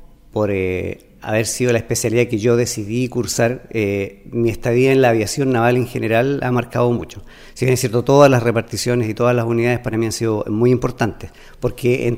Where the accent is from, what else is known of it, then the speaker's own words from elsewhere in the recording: Santiago, Santiago Metropolitan Region, Chile; Efectivamente, yo soy nacido y criado en Santiago